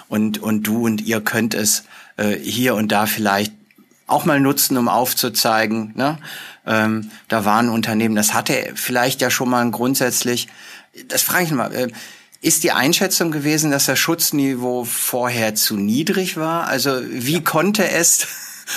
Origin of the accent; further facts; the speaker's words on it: Minden, North Rhine-Westphalia, Germany; Also ich bin ja aus Minden in Ostwestfalen